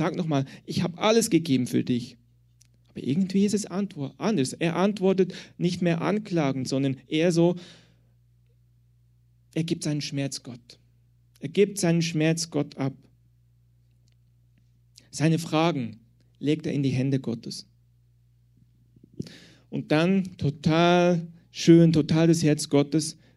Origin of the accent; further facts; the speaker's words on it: Switzerland; now in Berlin, Germany; dass ich heute hier bin, in Berlin und nicht mehr in der Schweiz, wo ich herkomme.